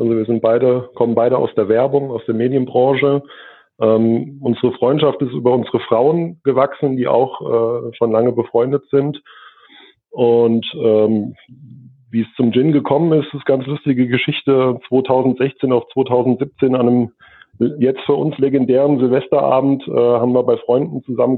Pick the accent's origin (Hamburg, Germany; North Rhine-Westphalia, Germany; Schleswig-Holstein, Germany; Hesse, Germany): Hesse, Germany; Pohlheim; Ich komme auch aus der Nähe von Gießen, aus Polheim, bin Baujahr 81